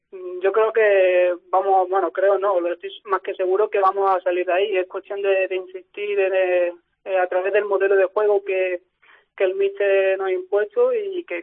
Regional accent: Algeciras, Andalusia, Spain; Bueno, yo soy de Algeciras, ¿vale? Porque hay mucha gente que confunde un poco de dónde soy, porque sé que se piensan que soy de Cádiz Capital, pero bueno, yo soy de Algeciras.

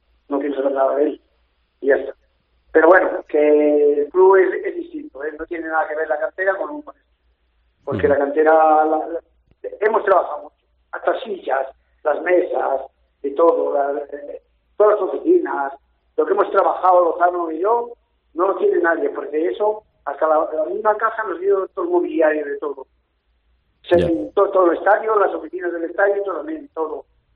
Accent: Salamanca, Castile and León, Spain; Porque somos salmantinos, somos de aquí, queremos a Salamanca

